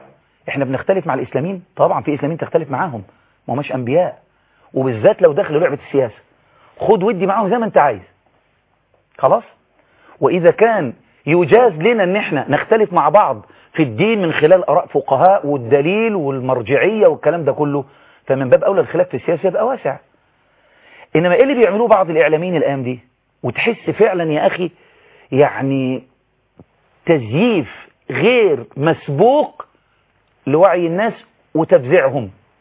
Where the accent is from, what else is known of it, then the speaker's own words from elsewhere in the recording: Egypt; وخد بالك عندنا في مصر حاجة اتفطست